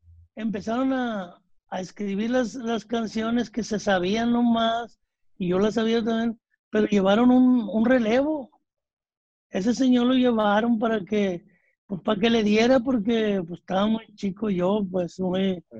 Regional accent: Mocorito, Sinaloa, Mexico; porque nosotros somos del Progreso Mocorito, Sinaloa. Cerca de Mocorito.

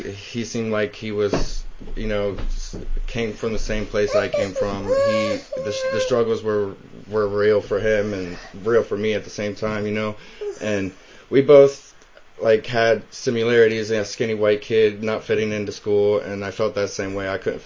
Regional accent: Dayton, Ohio, United States; So I'm from Dayton, Ohio. I was born and raised there. I'm 28 years old

